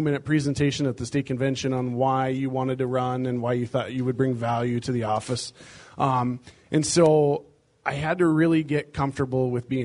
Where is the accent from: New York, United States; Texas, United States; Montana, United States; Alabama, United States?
Montana, United States; Great Falls; I'm from Great Falls.